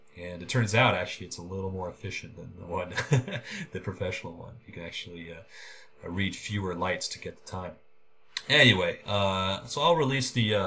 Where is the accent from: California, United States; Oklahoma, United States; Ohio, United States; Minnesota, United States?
California, United States; Oakland; I was born and raised in Oakland.